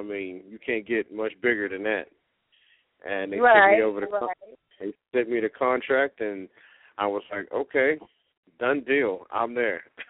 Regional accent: Ohio, United States; Which originally I'm from Ohio, so maybe if you're from Ohio, you'll understand, you know, your homeboy out here in the South making it.

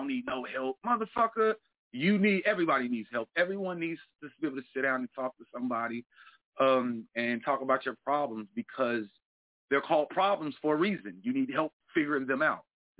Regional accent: Philadelphia, Pennsylvania, United States; I grew up a lot mentally and a lot mentally here in Philadelphia. Shout outs to my hometown

